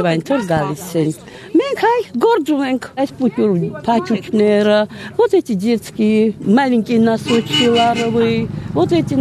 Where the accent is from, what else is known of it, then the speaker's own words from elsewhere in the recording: Tbilisi, Georgia; now in Sighnaghi, Georgia; Թեվլիզացի եմ։